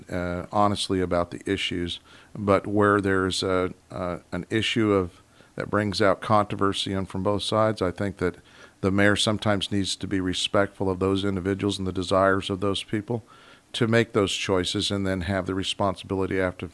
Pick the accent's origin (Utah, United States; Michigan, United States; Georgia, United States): Georgia, United States; I came up from Georgia, and I went to my first experience in Alaska going to a school was Bartlett High School